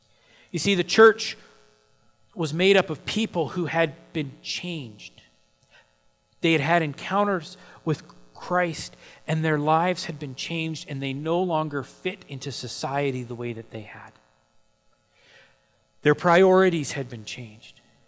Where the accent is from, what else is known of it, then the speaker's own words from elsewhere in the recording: Canada; if anyone ever asked us where we were from, I would answer that I'm from Canada.